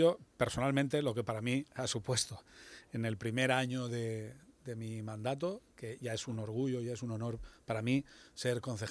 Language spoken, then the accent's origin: Spanish; Elche, Valencian Community, Spain; para mí como para todos los ilicitanos y ilicitanas, es una alegría enorme